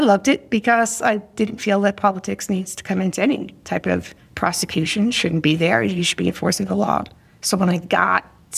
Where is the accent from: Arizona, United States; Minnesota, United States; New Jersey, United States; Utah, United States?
New Jersey, United States; I started my career in New York, and I was born and raised in New Jersey, in Bergen County. So it's right out of Manhattan.